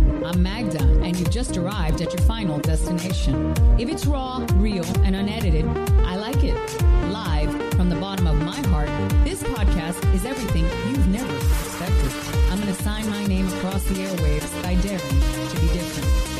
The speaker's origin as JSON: {"language": "English", "town": "Elizabeth", "region": "New Jersey", "country": "United States", "tie": "born there", "said": "I was born in Elizabeth, New Jersey"}